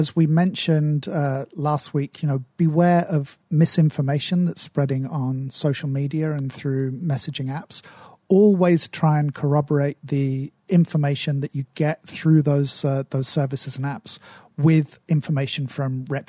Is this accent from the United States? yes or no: no; United Kingdom; I'm British, so, you know, I don't hug anyone I haven't known for at least 20 years.